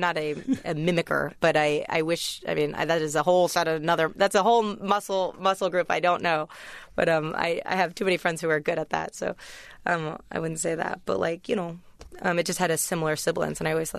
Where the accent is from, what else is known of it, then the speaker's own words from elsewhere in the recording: United States; I was the only American at my college, and I felt, especially being American and being in England